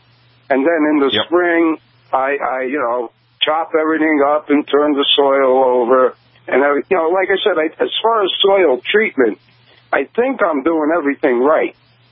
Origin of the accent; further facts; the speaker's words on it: New Haven, Connecticut, United States; moved away; I came from New Haven, Connecticut. I've been here for 33 years in the area.